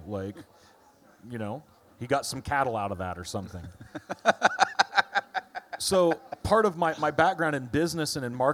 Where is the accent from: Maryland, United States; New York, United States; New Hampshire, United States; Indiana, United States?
Indiana, United States; Lafayette; Well, as a little whoop whoop, born and raised in Lafayette, Indiana.